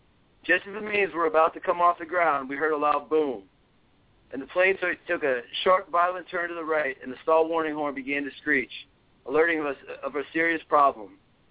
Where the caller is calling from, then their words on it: Pittsburgh, Pennsylvania, United States; Pittsburgh, Pennsylvania.